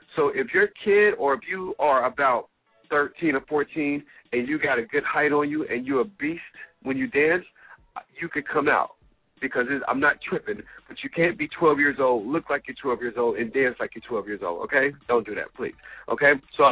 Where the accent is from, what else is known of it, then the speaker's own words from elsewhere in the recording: Cincinnati, Ohio, United States; I'm from Cincinnati, and I thought that I was coming here for the heat.